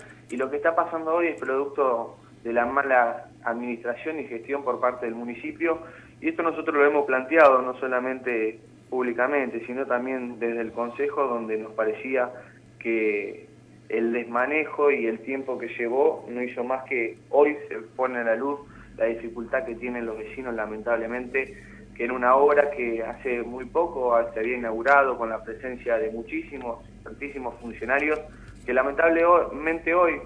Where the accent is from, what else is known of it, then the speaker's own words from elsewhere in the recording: Santa Fe, Argentina; nosotros como santafesinos podemos imitar, copiar y tener un contacto